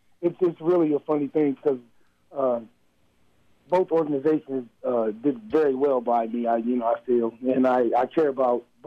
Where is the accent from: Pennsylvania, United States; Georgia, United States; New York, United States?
Pennsylvania, United States; Harrisburg; LeSean McCoy, he's doing great things in Harrisburg, my hometown, and in Philly as well.